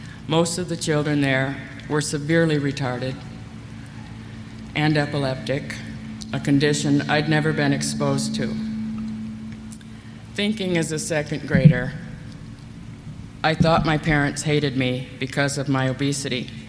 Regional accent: Gary, Indiana, United States; I was born and raised in Gary, Indiana, the fourth out of five children, and brought up Catholic.

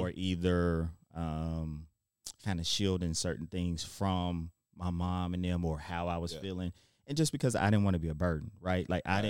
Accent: Little Rock, Arkansas, United States; moved away as an adult; now in Memphis, United States; So, I'm from Little Rock, Arkansas. Moved here to go to University of Memphis, never left.

